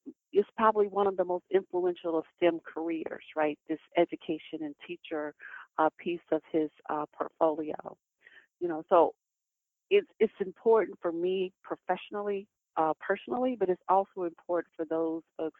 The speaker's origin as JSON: {"language": "English", "town": "Jackson", "region": "Mississippi", "country": "United States", "tie": "born or raised there", "said": "Jackson, Mississippi, where he helped to establish the chemistry department at Tougaloo College, right, my hometown."}